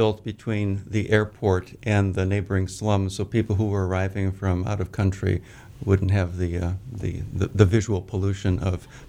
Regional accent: Illinois, United States; I'm a Midwesterner. I grew up near Chicago and did undergraduate work at Notre Dame and then urban planning at Wisconsin

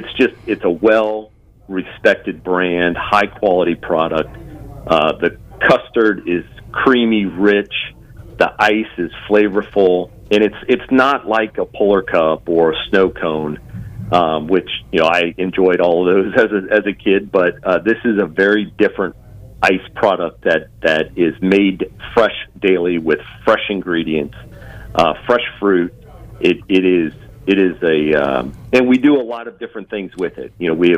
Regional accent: Clearwater, Florida, United States; my wife and I, we grew up here in the Pinellas County area, specifically Clearwater.

